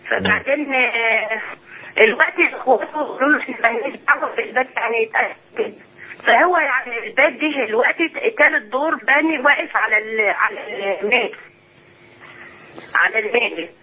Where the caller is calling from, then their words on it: Dakahlia, Egypt; من الدقهليه.